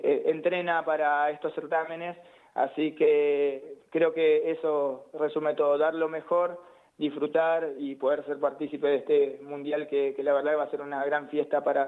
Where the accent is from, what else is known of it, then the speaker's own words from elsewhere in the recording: Zapala, Neuquén, Argentina; es imposible no sentirse zapalino. Además, el zapalino, vos sabés, tenemos esa fuerza, esa garra que es propia, que sos de Zapala